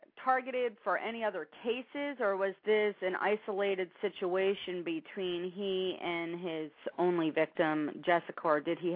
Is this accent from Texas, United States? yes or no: no; Florida, United States; for me, born and raised in South Florida as well